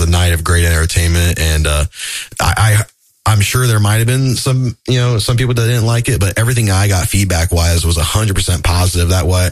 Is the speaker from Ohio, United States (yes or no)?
yes; Ansonia, Ohio, United States; Yeah, I grew up in Ansonia.